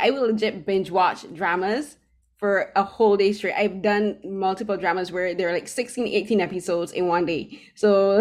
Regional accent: Barbados; now in Toronto, Canada; I'm originally from Barbados, but I live in Toronto now

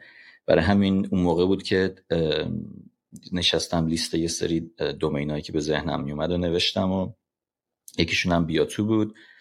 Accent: Iran; Persian is a second language; و من با اون انگلیسی دست با شکسته میگفتم مثلا ایران و اینا.

